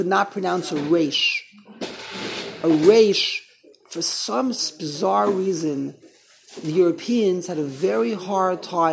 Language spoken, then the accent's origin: English; New York City, New York, United States; Now, when I grew up in the Lower East Side, I grew up in MTJ.